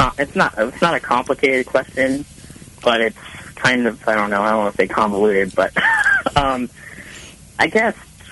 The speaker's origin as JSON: {"language": "English", "region": "Connecticut", "country": "United States", "said": "Well, I'm originally from Connecticut, where I live now."}